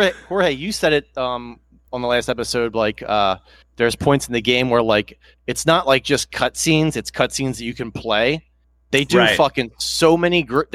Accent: Philadelphia, Pennsylvania, United States; I've never seen the first Rocky, and I'm from Philadelphia.

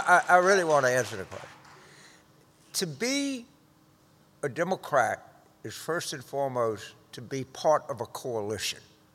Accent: the South, United States; And growing up in the South, never thought about voting.

